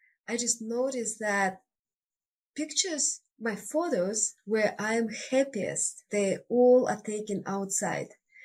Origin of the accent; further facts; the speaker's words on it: Siberia, Russia; English is a second language; moved away as an adult; now in United States; I was born in Siberia. It's a huge, vast, cold part of Russia. And I lived there until age 32. And at that age, I moved to United States, to Denver, Colorado, for a couple of years